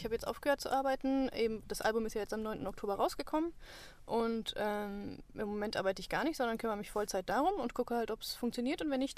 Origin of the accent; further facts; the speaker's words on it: Frankfurt, Hesse, Germany; ich komme ja, wie gesagt, aus Frankfurt